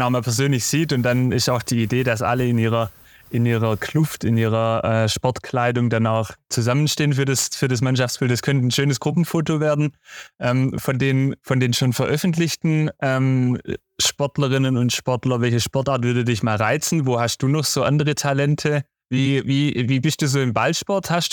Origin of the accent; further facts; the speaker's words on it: Rottenburg, Baden-Württemberg, Germany; ich komme ja aus Rottenburg, ich bin hier aus dem Zoll- und Albkreis